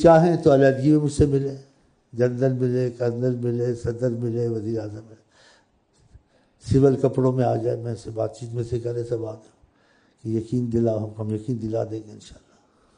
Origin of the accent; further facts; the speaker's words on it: Pakistan; مجھے اپنی قوم عزیز ہے, بھوکے مرتے ہیں مصیبت میں, مجھے پاکستان عزیز, ہمارا وطن.